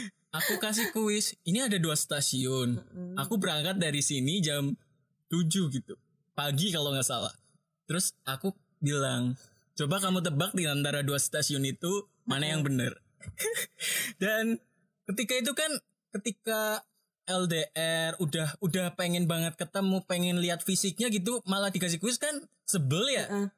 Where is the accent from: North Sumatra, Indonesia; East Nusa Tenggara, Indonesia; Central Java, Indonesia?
Central Java, Indonesia; Bumiayu; Kan aku dari daerah Bumi Ayu ya.